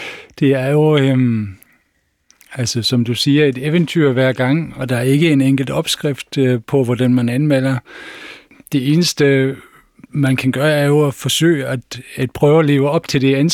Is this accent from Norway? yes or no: no; Germany; Jeg er tysker.